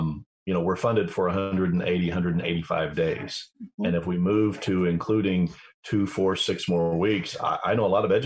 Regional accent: Oklahoma, United States; I remember I grew up in Oklahoma, very rural schools, and we still had the best technology, better technology at school than I had in my home, right?

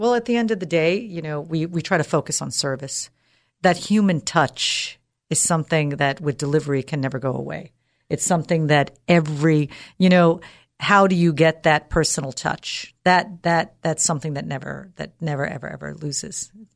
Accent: United States; I've never lived in the Middle East. I'm an American girl born and raised here.

